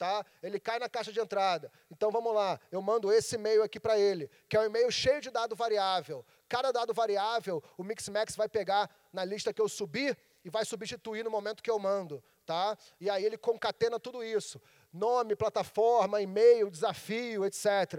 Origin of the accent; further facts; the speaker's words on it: Rio de Janeiro, Brazil; Eu sou carioca.